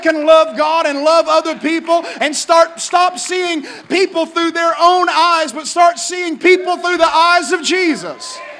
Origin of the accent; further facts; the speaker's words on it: Appalachia, United States; I'm a Appalachian hillbilly, so you know when I was raised, we always thought people from the north were not as nice as people from the south.